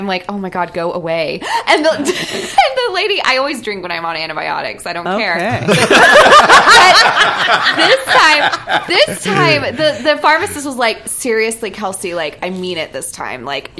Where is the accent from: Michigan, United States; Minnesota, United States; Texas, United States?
Texas, United States; I could totally relate. I'm from Texas.